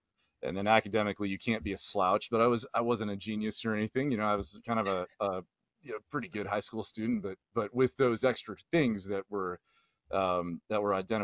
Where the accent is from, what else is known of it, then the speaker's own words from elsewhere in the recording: Houston, Texas, United States; So I grew up in Houston, Texas, and what I was surrounded by, for aviation influence was NASA's Astronaut Corps.